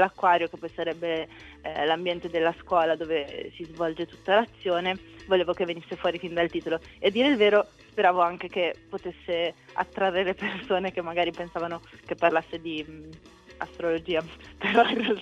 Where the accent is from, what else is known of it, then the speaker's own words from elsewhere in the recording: Milan, Lombardy, Italy; Di Milano.